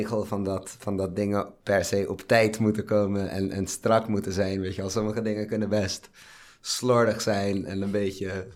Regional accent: Amsterdam, North Holland, Netherlands; Dus dat is mijn afkomst. Ja, en ik zelf ben hier in Amsterdam opgegroeid.

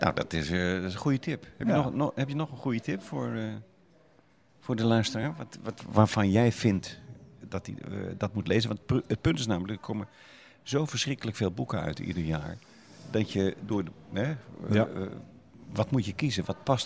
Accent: Leeuwarden, Friesland, Netherlands; moved away as an adult; Ja, ja, ik kom uit Leeuwarden.

